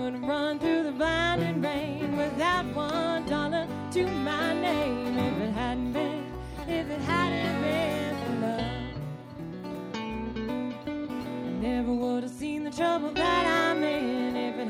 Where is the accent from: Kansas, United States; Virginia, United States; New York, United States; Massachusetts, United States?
Kansas, United States; I'm originally from Kansas, so the plains, beautiful grassland, is a special place in my heart.